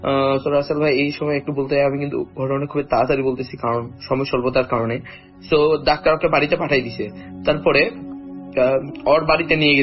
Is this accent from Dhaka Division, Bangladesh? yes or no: no; Karnai, Rangpur Division, Bangladesh; ঘটনাটা মূলত আমাদের গ্রামে ঘটেছিল। গ্রাম আমাদের গ্রামের কোথায় যদি বলে দিই, সেটা হচ্ছে পীরগঞ্জ উপজেলা, ঠাকুরগাঁ জেলার পীরগঞ্জ উপজেলার কর্ণাই গ্রামে হবে।